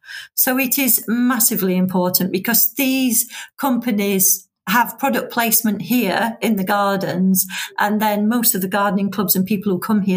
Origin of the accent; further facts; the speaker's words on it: Sheffield, Yorkshire and the Humber, United Kingdom; born there; now in Lincolnshire, United Kingdom; even though I wasn't born in Lincolnshire. I was born in Sheffield, South Yorkshire.